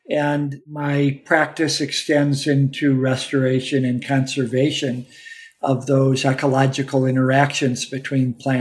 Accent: Indiana, United States; now in Arizona, United States; I grew up in the Indiana Dunes, a sort of arid landscape in the midst of the Midwest. And I was the grandson of Lebanese-Syrian refugees from the deserts of the Middle East.

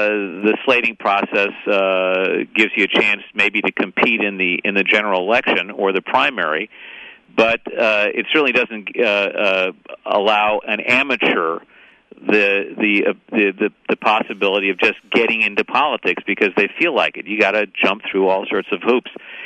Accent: Illinois, United States; I grew up in Cook County

